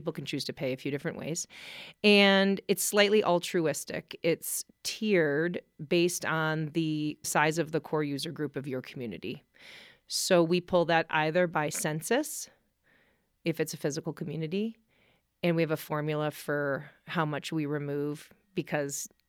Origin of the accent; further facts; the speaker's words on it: Milwaukee, Wisconsin, United States; But when I went to the University of Vermont, I grew up in Milwaukee. I also went to the University of Salzburg.